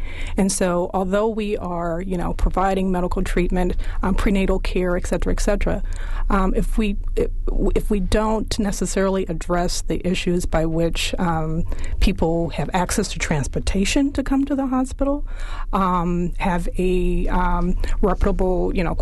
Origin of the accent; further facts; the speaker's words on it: Chicago, Illinois, United States; now in Baltimore, United States; I grew up in Chicago, and a lot of the things that were reported in Milwaukee are comparable to Chicago